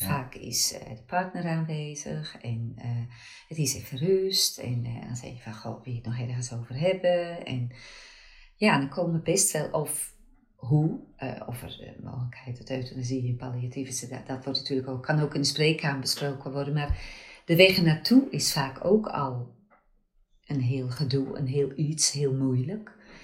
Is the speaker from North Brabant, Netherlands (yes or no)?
no; Volendam, North Holland, Netherlands; Ik ben zelf geboren en opgegroeid in Volendam.